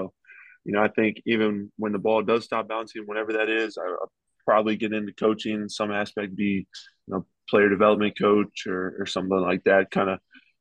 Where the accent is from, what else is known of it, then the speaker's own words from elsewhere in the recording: West Virginia, United States; Like, no, I'm from West Virginia. If you're above 6'5", you're in the post, man.